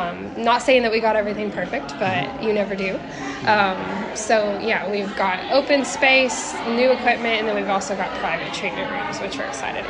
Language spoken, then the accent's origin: English; Marion, Kentucky, United States; Yeah, so I grew up in Marion. I've lived there all my life other than college.